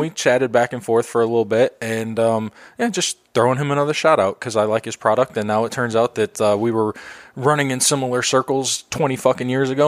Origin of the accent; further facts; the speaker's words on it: Chicago, Illinois, United States; I've met those guys a handful of times, you know, after shows growing up in Chicago and whatnot.